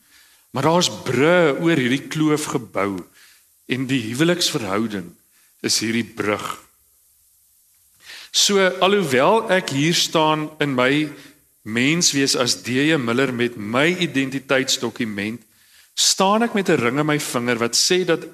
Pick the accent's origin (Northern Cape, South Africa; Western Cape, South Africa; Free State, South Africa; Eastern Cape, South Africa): Eastern Cape, South Africa; Cradock; Sy kom uit 'n mans in Touty uit, ek kom uit Kraddock uit.